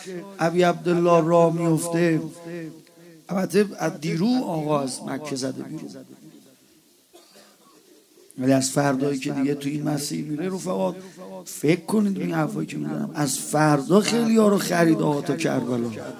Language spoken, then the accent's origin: Persian; Iran; born there